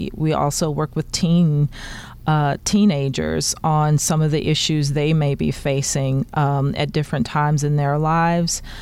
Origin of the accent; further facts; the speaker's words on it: Marshall, Texas, United States; I moved back home. I'm originally from Texas, from Marshall, Texas